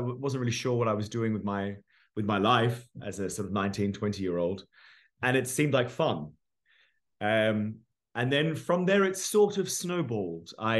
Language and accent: English; Australia; Since I was a teenager growing up in Australia, you know, a very sort of sporty, outdoorsy culture.